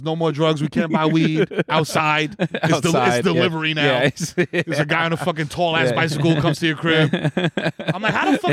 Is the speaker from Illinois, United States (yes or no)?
no; Bronx, New York, United States; And I'm from the Bronx, and I was like, damn, this shit is... It's kind of hectic out here.